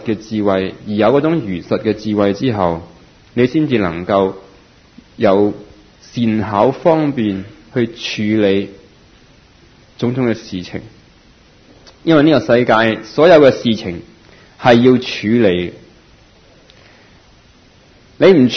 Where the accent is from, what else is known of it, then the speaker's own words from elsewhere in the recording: Hong Kong; 我们香港人成日都有句说话